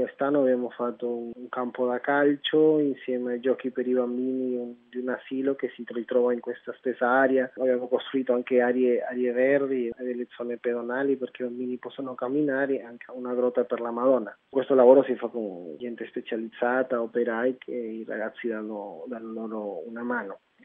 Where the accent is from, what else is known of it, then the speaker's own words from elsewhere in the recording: Peru; io sono peruviano